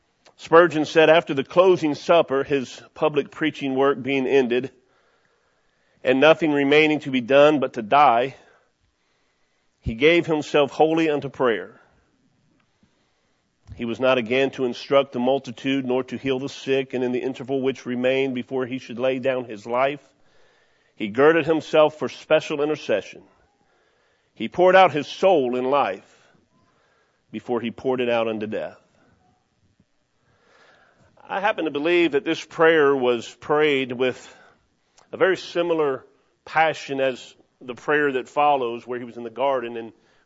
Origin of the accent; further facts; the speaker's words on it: Cincinnati, Ohio, United States; As I said, I grew up in Cincinnati, Ohio